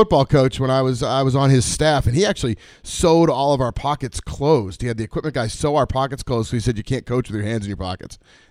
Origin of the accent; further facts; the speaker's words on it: New England, United States; Even growing up in New England and playing in the 40s and 30s, I've never worn pants playing golf.